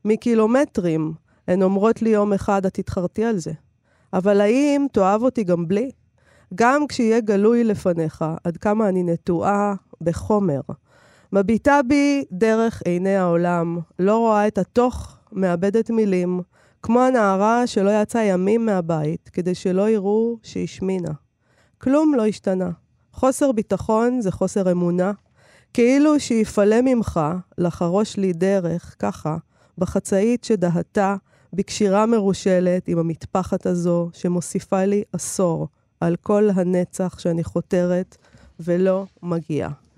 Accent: Herzliya, Tel Aviv District, Israel; גם אתם קראתם לזה מכות שהייתם ילדים? או רק אצלנו בהרצליה קראו לזה מכות?

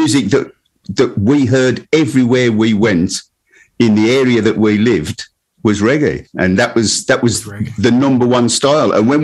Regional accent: Birmingham, West Midlands, United Kingdom; but it came out different because we're from Birmingham, England, you know.

